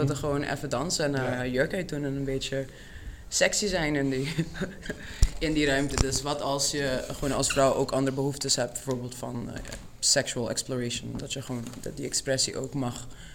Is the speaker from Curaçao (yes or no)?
yes; Curaçao; now in Netherlands; ik kom uit Curaçao, dus ik kom hier en ik heb geen familie of geen... Niet echt een community.